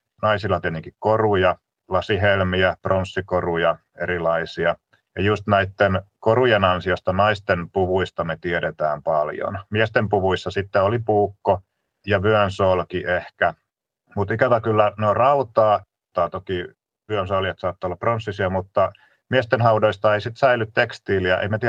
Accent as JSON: {"language": "Finnish", "town": "Salo", "region": "Southwest Finland", "country": "Finland", "said": "mä oon itse Salostapäin kotoisin, niin tämä Halikko on tuttu seutu."}